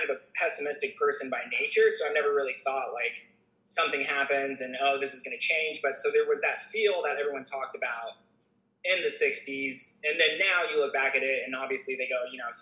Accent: Carmel, California, United States; I grew up in Carmel, and they grew up in both Monterey.

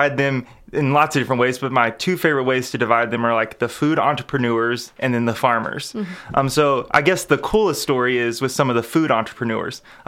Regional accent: Berea, Kentucky, United States; No, absolutely not. I grew up in Berea, Kentucky, and some of my first experiences in agriculture were fails.

